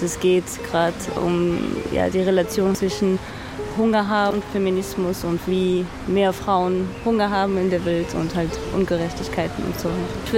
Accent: France; German is a second language; Ich komme aus Frankreich

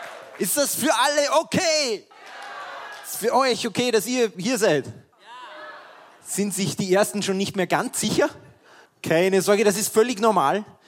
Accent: Austria; Man sagt bei uns in Österreich, das Einzige, was schlimmer ist, als wenn niemand klatscht, ist, wenn einer klatscht.

